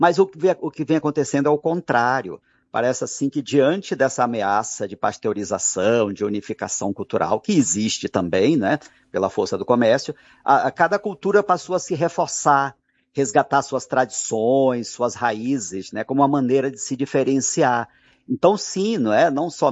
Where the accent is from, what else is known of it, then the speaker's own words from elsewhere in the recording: Northeast Region, Brazil; mesmo eu como migrante também, como nordestino também